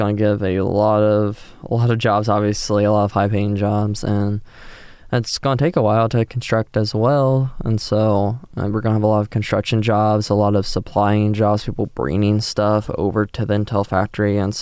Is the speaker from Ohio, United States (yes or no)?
yes; Ohio, United States; And I'm originally from Licking County, which is where this is being built. And so my parents are thinking about it a lot because they still live in Licking County.